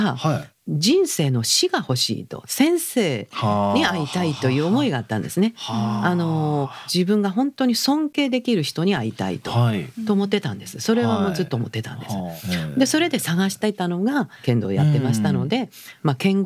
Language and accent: Japanese; Mie, Japan; born there; 私はあの生まれは三重県です。